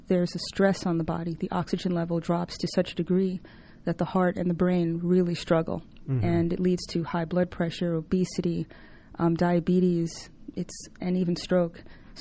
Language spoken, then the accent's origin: English; New York, United States; now in Atlanta, United States; I'm initially from New York. That's where I trained. And I moved to Atlanta back in 1998.